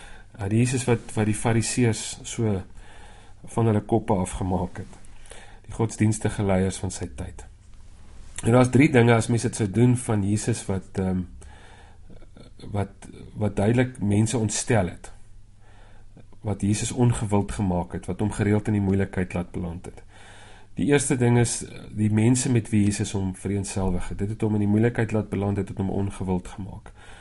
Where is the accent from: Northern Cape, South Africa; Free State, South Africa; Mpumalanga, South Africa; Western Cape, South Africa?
Free State, South Africa; En ek's 'n Vrystater, so ons sê jy weet, ek praat die national language of South Africa, broken English